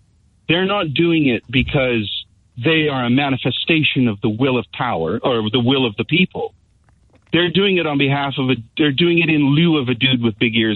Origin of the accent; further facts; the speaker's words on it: Canada; I come from Canada. Canada is a member of the Commonwealth.